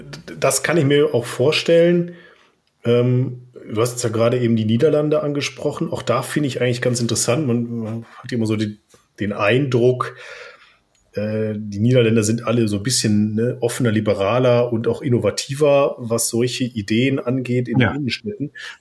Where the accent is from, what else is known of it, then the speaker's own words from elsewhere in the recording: North Rhine-Westphalia, Germany; ich komme ja nochmal aus dem Ruhrgebiet und was also zu meiner jugendlichen Zeit dann kam